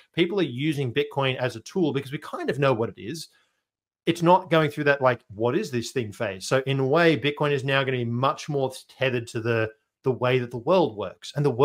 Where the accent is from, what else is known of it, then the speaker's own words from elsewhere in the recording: Australia; I'm an Aussie.